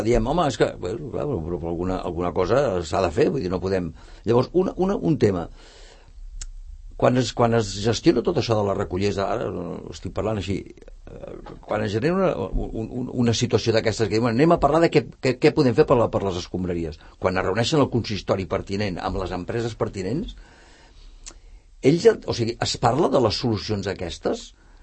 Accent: Barcelona, Catalonia, Spain; Jo quan era petit, jo vinc de Gràcia, no? I Gràcia és un barri que tots ja prou coneixem.

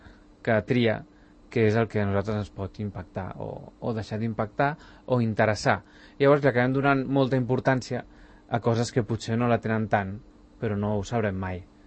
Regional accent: Catalonia, Spain; que sapigueu que som catalans, que som un poble orgullós de ser català i que ja sabeu que som independents.

